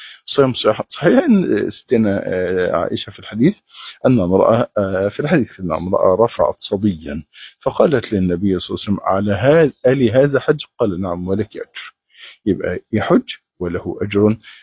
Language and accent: Arabic; Egypt